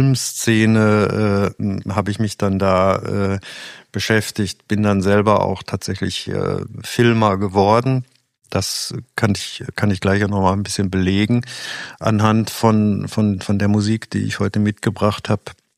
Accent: Recklinghausen, North Rhine-Westphalia, Germany; also born or lived in Berlin; Also ursprünglich komme ich aus Recklinghausen, das ist ziemlicher Ruhrpott, und ich kannte zu der Zeit nichts anderes und dachte, ich muss mal hier raus, ich muss mal was anderes sehen, und da hat es mich nach Berlin verschlagen.

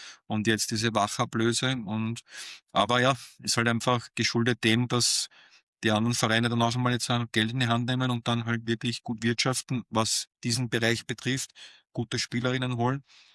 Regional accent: Austria; als Österreicher

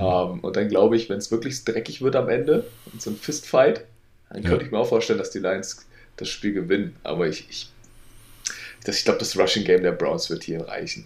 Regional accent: North Rhine-Westphalia, Germany; also ich komme einfach hier aus dem Pott.

